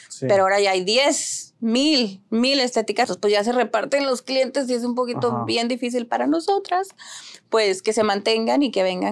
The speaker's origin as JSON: {"language": "Spanish", "town": "Reynosa", "region": "Tamaulipas", "country": "Mexico", "tie": "born or raised there", "also_born_or_lived": "McAllen, United States", "said": "soy originaria, o sea, nací en McAllen, pero crecí en Reynosa, Tamaulipas."}